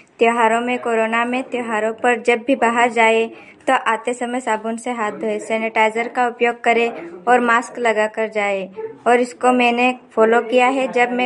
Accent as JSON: {"language": "Hindi", "town": "Borgaon", "country": "India", "said": "मैं बोरगांव से हूँ।"}